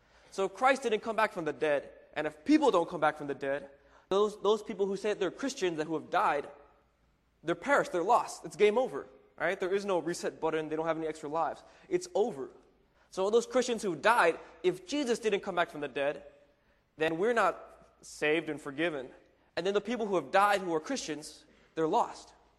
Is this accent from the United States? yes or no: yes; Florida, United States; See, I grew up in Florida, and in Florida we have hurricanes all the time.